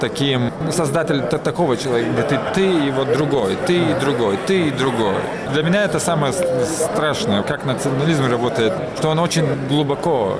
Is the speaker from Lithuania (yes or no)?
yes; Lithuania; Потому что я сам из Литвы